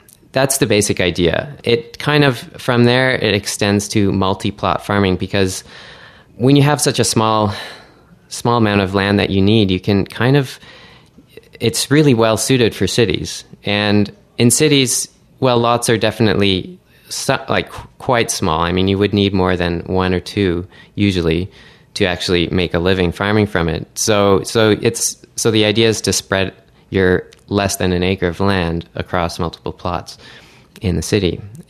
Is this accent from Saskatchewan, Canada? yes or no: no; Oakville, Ontario, Canada; I came from Ontario originally. I grew up in Oakville, very suburban environment, lots of lawn.